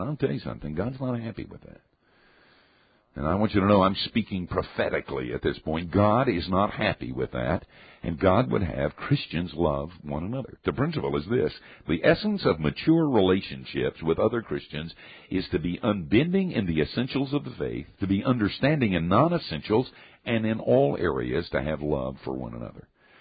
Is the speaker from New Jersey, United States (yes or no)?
no; Asheville, North Carolina, United States; One time, I was flying into my hometown of Asheville